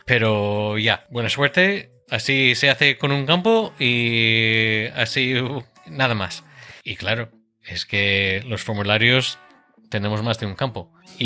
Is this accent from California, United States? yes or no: no; North Carolina, United States; pues soy de Estados Unidos, de Carolina del Norte, y he sido programador desde muy pequeño.